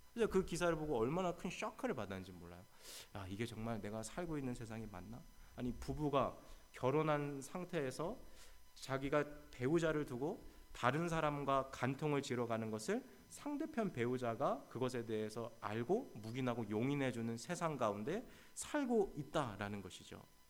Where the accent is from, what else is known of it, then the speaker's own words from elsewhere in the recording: Eugene, Oregon, United States; 저는 어린 시절 제가 그 유진의 오레건주에 있는 유진이라는 도시에서 자랐는데요.